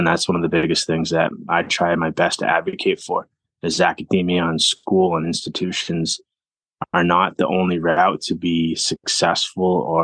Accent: Vancouver, British Columbia, Canada; also born or lived in Whitehorse; I was born here in Whitehorse, and then I had a medical issue as a young person, so we ended up moving to Vancouver. So I ended up living in Vancouver till about the age of 8

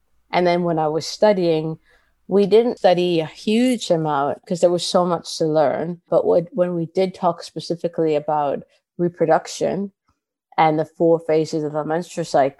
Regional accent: Toronto, Ontario, Canada; now in United Kingdom; So I'm Canadian and I grew up in Toronto.

